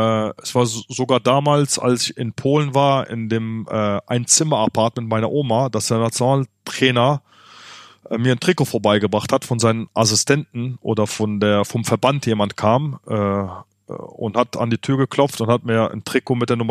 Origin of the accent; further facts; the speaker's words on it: Germany; Ich bin in Deutschland groß geworden. Deutschland hat mir viel gegeben.